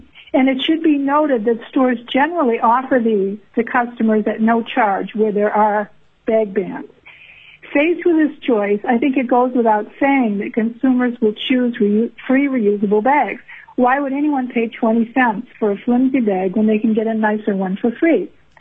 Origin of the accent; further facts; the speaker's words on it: Palmer, Alaska, United States; I'm from Palm, Alaska.